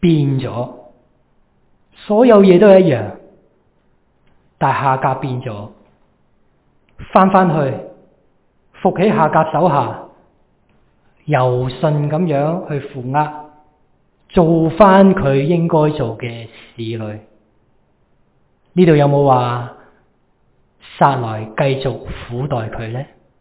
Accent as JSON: {"language": "Chinese", "country": "China", "said": "我们中国人好识讲的嘛"}